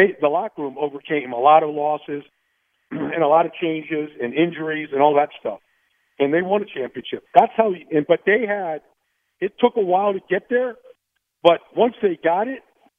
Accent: New York, United States; now in Philadelphia, United States; And I'm a New Yorker, John.

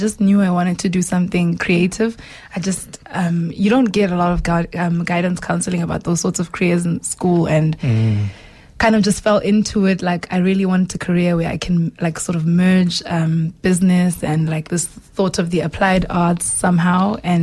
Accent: Witbank, Mpumalanga, South Africa; born there; I was born in Witbank.

